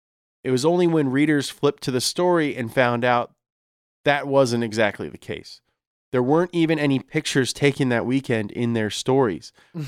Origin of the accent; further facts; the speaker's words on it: Hollister, California, United States; accent: Hollister, California accent; Nah, this is my Hollister, California accent.